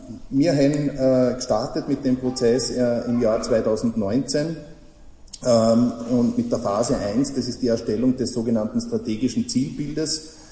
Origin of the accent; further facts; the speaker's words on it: Vorarlberg, Austria; ich bin ein Vorarlberger mit steirischem Migrationshintergrund.